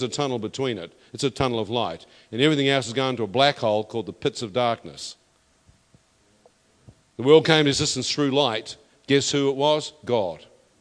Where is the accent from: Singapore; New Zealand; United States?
New Zealand; And I'm a Kiwi.